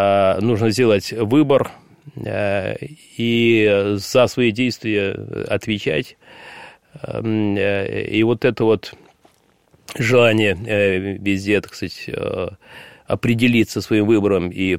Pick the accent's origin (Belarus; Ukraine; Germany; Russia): Ukraine; born there; Я вообще родился на Украине, вырос я в такой традиционной, относительно верующей семье